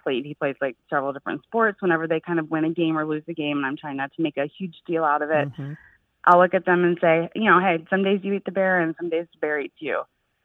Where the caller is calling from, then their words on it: Fleming Island, Florida, United States; I'm calling from Fleming Island, Florida, right outside of Jacksonville.